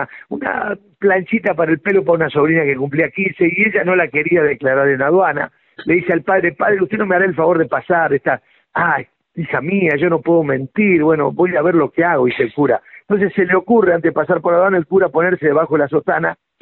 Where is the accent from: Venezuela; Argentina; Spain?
Argentina; Así somos los argentinos